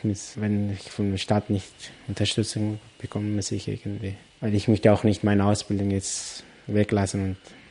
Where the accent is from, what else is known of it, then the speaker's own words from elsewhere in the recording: Afghanistan; German is a second language; now in Austria; Bin ich 20 Jahre alt, komme ich aus Afghanistan. Seit 6 Jahren bin ich in Österreich. Ich bin ein politischer Flüchtling, kann ich nicht in Afghanistan zurückkehren